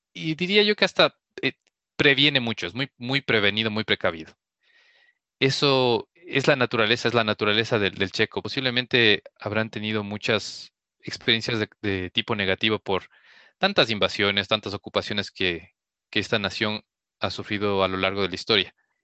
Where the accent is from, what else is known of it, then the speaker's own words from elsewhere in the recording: Ecuador; cuando uno dice yo soy de Ecuador, soy de Latinoamérica